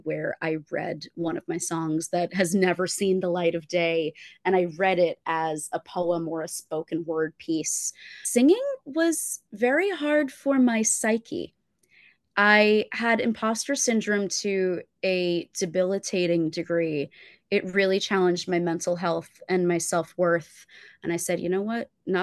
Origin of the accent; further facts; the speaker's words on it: New Jersey, United States; There is no me without my New Jersey upbringing.